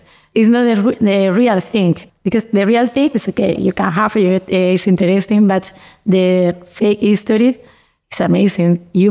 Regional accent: Jerez de la Frontera, Andalusia, Spain; I'm from Jerez de la Frontera. My town is a little village. It's like a 1,000 person living in this place.

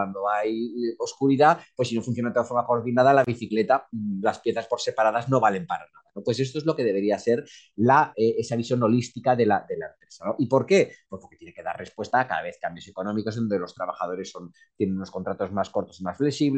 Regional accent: Aragon, Spain; En mi tierra, en Aragón, decimos ir de propio, ir en exclusiva.

